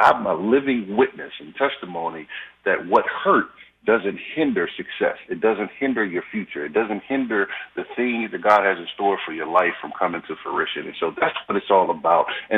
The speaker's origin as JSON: {"language": "English", "town": "New Orleans", "region": "Louisiana", "country": "United States", "tie": "born or raised there", "said": "Growing up in New Orleans, Louisiana, during a time when it was the murder capital of the world"}